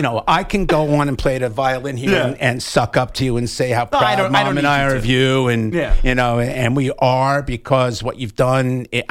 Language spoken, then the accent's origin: English; Passaic, New Jersey, United States; I used to listen to the Bill Corsair show on WCAU in Philadelphia when I was growing up in Passaic, New Jersey, at 6 years of age to 10 years of age.